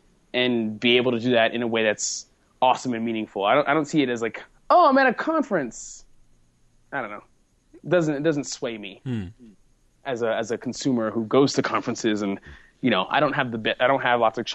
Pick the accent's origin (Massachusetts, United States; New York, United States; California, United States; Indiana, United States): New York, United States; Brooklyn; Hey, man, I'm from Brooklyn.